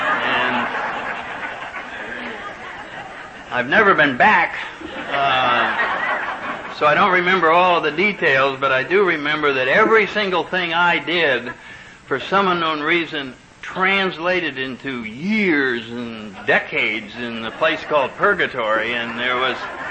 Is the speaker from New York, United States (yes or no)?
no; New Haven, Connecticut, United States; And here these guys came from all over the United States into New Haven. That was my hometown, and that's where I grew up, and so to me it wasn't any big deal to go to the local school